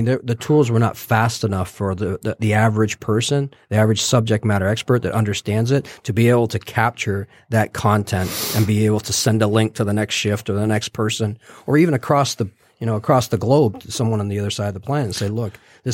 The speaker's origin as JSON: {"language": "English", "country": "Canada", "tie": "born or raised there", "said": "Well, you know, I grew up in Canada, so that might explain a lot."}